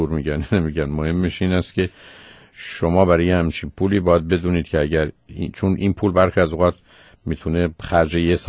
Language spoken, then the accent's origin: Persian; Iran; ما ایرانیام